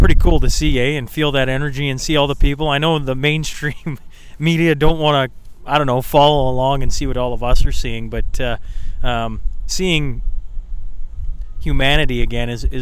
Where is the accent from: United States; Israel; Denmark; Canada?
Canada; Lloydminster, Alberta; I'm from Lloydminster.